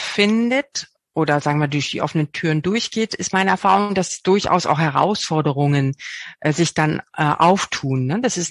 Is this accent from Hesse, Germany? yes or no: no; Bad Zwischenahn, Lower Saxony, Germany; meinen allerersten Kurs nach Abschluss meiner Lehrerausbildung habe ich sogar an meinem Heimatort in Bad Zwischenahn gegeben, wo ich jahrelang eigentlich nur noch meine Familie besucht habe